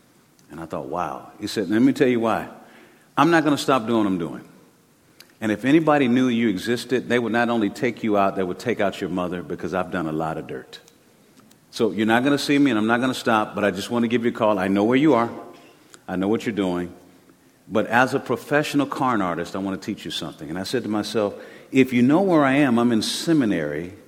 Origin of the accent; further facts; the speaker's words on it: Georgia, United States; also born or lived in Texas; My mother, we're from Georgia, but we ended up in Texas, and my mother was pregnant with me at 16 years old.